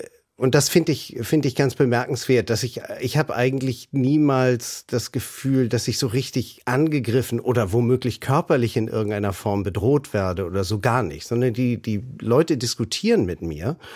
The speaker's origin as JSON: {"language": "German", "country": "Germany", "said": "wenn ich sage, ich bin Deutscher"}